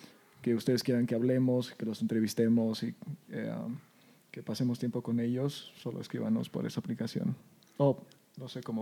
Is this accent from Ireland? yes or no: no; Bolivia; Somos bolivianos, ¿sabes?